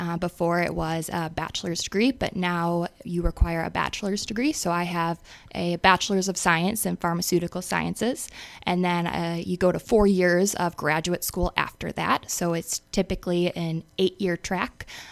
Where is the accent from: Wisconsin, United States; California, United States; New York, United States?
Wisconsin, United States; Madison; So I'm from the Madison area, but I do have some extended family out here, so I've got some ties to this region.